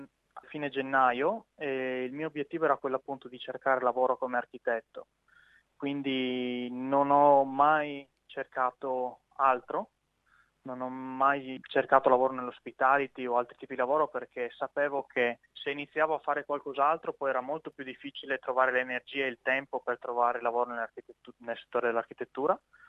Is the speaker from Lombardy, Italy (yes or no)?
no; Portogruaro, Veneto, Italy; now in Australia; io ho 31 anni e vengo da Portocluaro, che è un paese in provincia di Venezia, vicino al confine col Friuli Venezia Giulia.